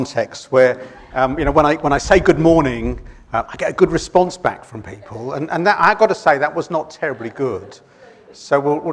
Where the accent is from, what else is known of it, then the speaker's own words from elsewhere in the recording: London, United Kingdom; now in Steyning, United Kingdom; I live in Stenning, wonderful rural place. I'm a Londoner, so I'd lived for 42 years in West London beforehand.